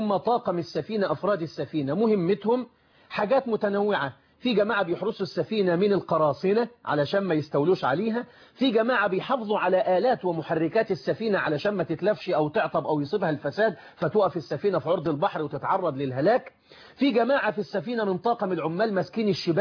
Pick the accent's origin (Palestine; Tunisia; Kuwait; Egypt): Egypt; Rashid, Beheira; أنا أسكن في يعني ولدت في البحيرة وأنا تبع مركز رشيد، عندنا بحيرة إدكو